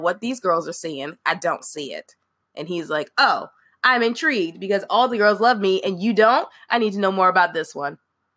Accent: New Jersey, United States; But I'm from the East Coast. Jersey girl, New York rappers.

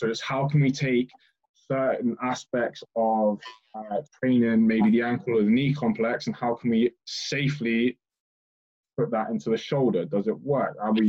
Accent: England, United Kingdom; Because growing up in England, everyone who wants to be an S&C or sports tends to want to go into football.

